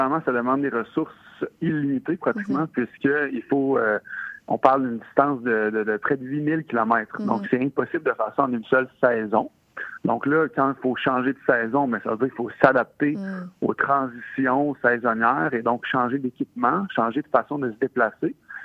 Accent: Quebec City, Quebec, Canada; En revenant chez nous à Québec

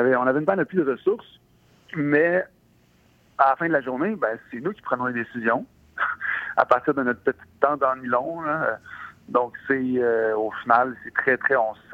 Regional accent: Quebec City, Quebec, Canada; En revenant chez nous à Québec

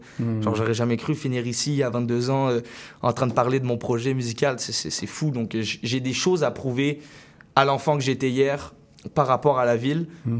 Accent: Sainte-Catherine, Quebec, Canada; now in Montreal, Canada; Moi, de base, je viens de la Rive-Sud, en plus, de Sainte-Catherine. J'ai passé mon adolescence à regarder Montréal de loin.

